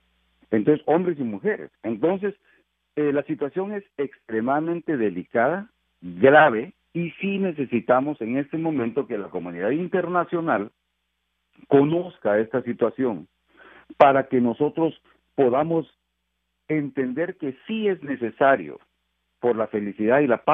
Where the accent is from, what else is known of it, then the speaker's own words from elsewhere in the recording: Guatemala; las remesas que nosotros como guatemaltecos enviamos de regreso a nuestras familias y a nuestras comunidades.